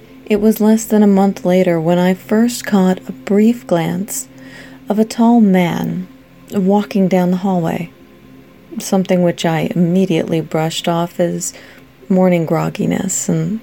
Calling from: Washington, United States; also born or lived in Alpine, California; Hello, Derek. … I'm calling from Washington State. But my call is regarding a time when I lived in Southern California.

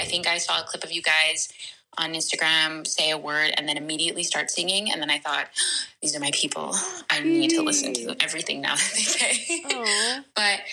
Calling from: Texas, United States; I'm calling in from West Texas.

